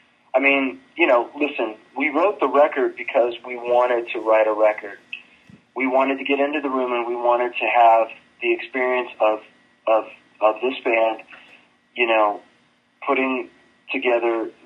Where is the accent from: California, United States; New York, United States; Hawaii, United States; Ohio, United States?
California, United States; Sacramento; we're all from Sacramento together.